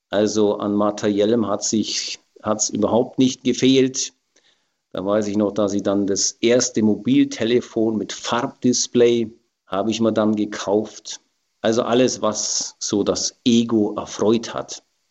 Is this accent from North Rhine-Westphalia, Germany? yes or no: no; Bavaria, Germany; Ich bin im Allgäu in der Nähe von Kaufbeuern aufgewachsen. Das liegt so zwischen Augsburg und Füssen. Bin jetzt 50 Jahre alt und ganz normal stamme ich aus einer katholischen Familie